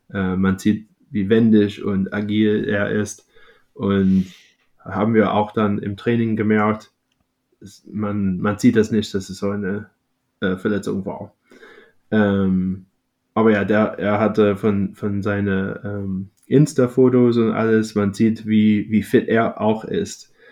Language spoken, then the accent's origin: German; Chicago, Illinois, United States; German is a second language; Ich komme auch aus Chicago.